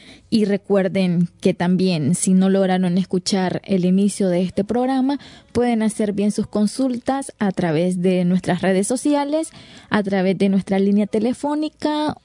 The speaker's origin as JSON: {"language": "Spanish", "country": "Nicaragua", "lives_now": "Mexico", "said": "porque la situación de Nicaragua, en este caso como nicaragüenses, mejoró"}